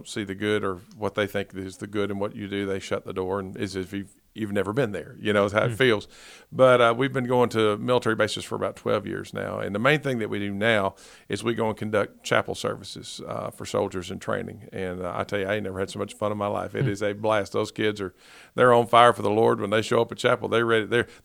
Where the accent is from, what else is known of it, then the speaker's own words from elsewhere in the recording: Paducah, Kentucky, United States; And I'm from Paducah, Kentucky, so I've ministered in probably 80 churches in that area